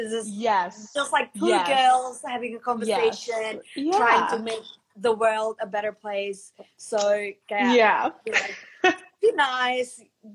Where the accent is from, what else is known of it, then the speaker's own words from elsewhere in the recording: Indonesia; English is a second language; now in Australia; So me myself is in Indonesian, and yeah, I was born in Indo, so I was raised in Indo, so I know how it is back at home. So I'm in the and I've been in Australia for the past 5 years